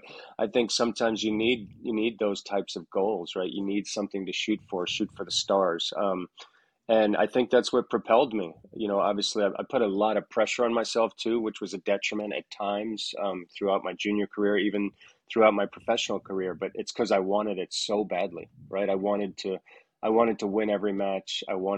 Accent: Bahamas; You know, growing up in the Bahamas

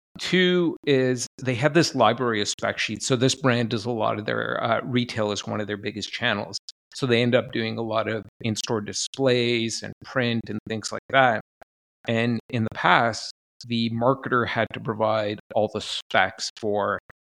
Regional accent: Canada; I'm Canadian, so I'm doing it with Canadian politeness.

